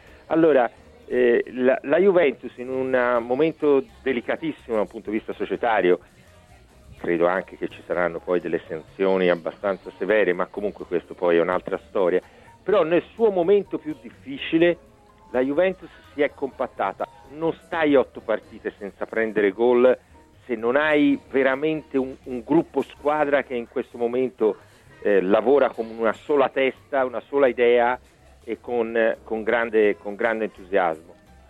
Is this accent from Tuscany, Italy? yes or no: yes; Florence, Tuscany, Italy; non perché sono di Firenze